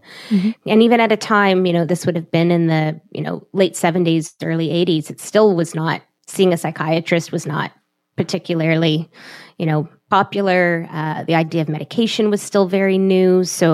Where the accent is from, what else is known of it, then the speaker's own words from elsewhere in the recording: Toronto, Ontario, Canada; also born or lived in Montreal; I was living in Montreal at the time. I was in university and she was, we're from Toronto.